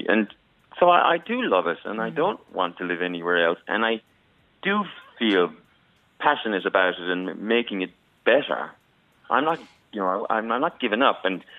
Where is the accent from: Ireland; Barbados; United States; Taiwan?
Ireland; moved away; If you say to somebody, I'm from Ireland, they all think you say, I'm from Iceland.